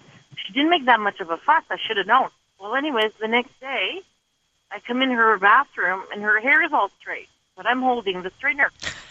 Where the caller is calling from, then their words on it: Rockland, Ontario, Canada; I'm calling from Rockland in Ontario.